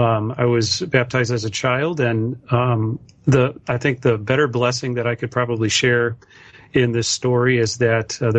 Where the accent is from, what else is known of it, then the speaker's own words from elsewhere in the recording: Illinois, United States; now in Michigan, United States; And so I moved to Michigan. I grew up in Illinois, went to university in Illinois